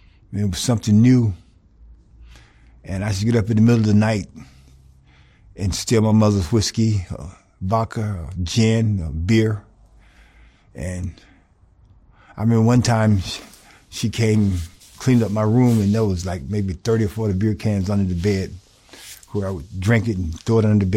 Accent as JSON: {"language": "English", "town": "Americus", "region": "Georgia", "country": "United States", "tie": "born or raised there", "also_born_or_lived": "Atlanta", "said": "Well, I come out of South Georgia, in a town called Americus, Georgia, which is south of Atlanta, sticks. My sister and I grew up with my grandfather and my grandmother."}